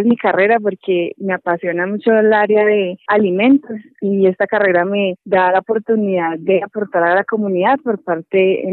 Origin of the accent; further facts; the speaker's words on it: Miraflores, Boyacá, Colombia; Pamplona queda alrededor de unas 13, 14 horas de Miraflores, que es de donde yo soy